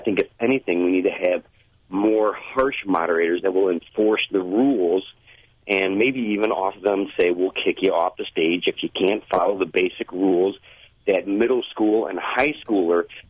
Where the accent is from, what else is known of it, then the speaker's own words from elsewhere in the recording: United States; as an American citizen that has many friends outside the country